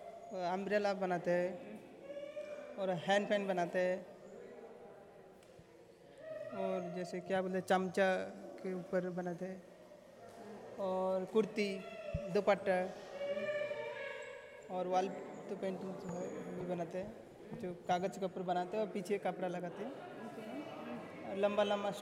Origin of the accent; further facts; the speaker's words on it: West Bengal, India; हम वेस्ट बंगाल से आया, पटचित्र आर्टिस्ट। मुझे तो इंग्लिश नहीं आता।